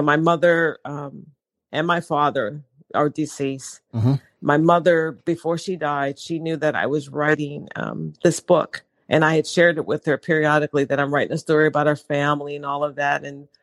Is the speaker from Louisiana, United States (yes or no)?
yes; New Orleans, Louisiana, United States; I would periodically just tell people how I grew up in New Orleans and all of that, and growing up in abject poverty and, you know, surrounded by lots of crime.